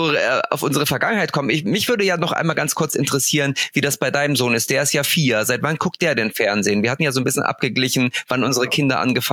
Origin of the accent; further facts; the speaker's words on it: Braunschweig, Lower Saxony, Germany; ich komme ja aus Braunschweig, das war ja nah an der Grenze und wir waren einige der wenigen, die tatsächlich DDR1 und DDR2 empfangen konnten.